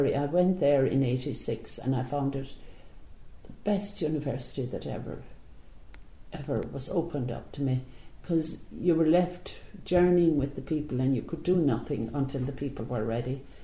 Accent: Croom, Munster, Ireland; also born or lived in Brazil; But I was born in Clane County, Limerick. My parents moved in the early 60s to Manister Croom, County Limerick, and thought they got a better farm.

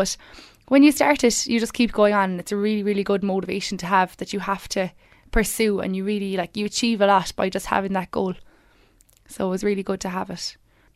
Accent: Limerick, Munster, Ireland; I'm a third year BA in Mary I and I'm from Limerick. Originally I actually started off college in Cork

